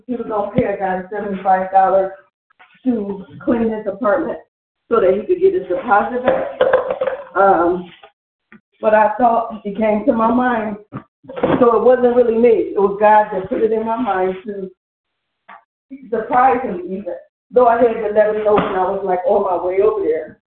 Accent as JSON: {"language": "English", "town": "Cleveland", "region": "Ohio", "country": "United States"}